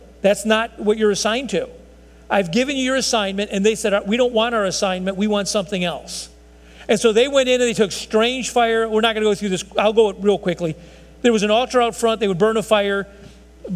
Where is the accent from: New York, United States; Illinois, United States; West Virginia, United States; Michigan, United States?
Illinois, United States; Chicago; I look back as a kid, I'm from Southside Chicago, sorry. What am I doing? South Chicago.